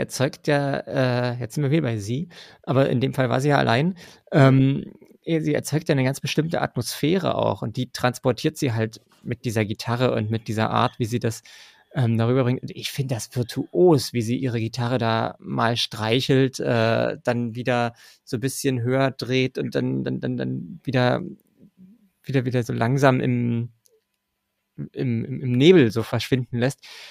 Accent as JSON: {"language": "German", "region": "Berlin", "country": "Germany", "said": "für mich als Berliner"}